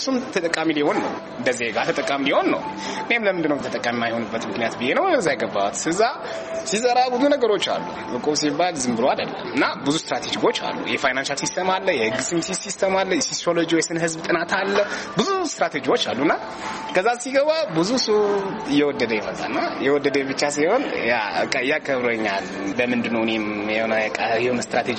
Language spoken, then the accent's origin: Amharic; Mekelle, Tigray, Ethiopia; ተወልጄ ያደኩት መቀሌ ውስጥ ነው። አዳቂ ደብረዳሙ ሰፈር የሚባል ነው ተወልጄ ያደኩት ማለት ነው።